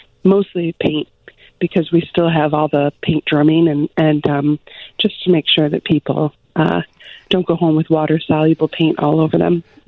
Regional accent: Chicago, Illinois, United States; Well, I've been in Chicago in 3 roles, but I'm from Chicago, and so I was there for 2 years back in 2000, and then moved to New York with Blue Man

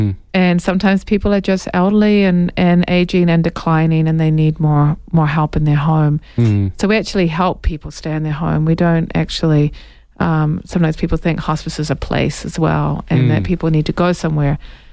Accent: New Zealand; now in United States; I'm originally from New Zealand, by the way, in case you hear an accent.

